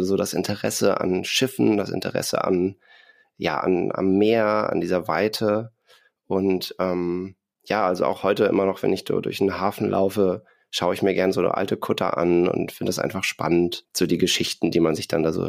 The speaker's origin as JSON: {"language": "German", "region": "Lower Saxony", "country": "Germany", "said": "also ich komme eigentlich aus Ostfriesland"}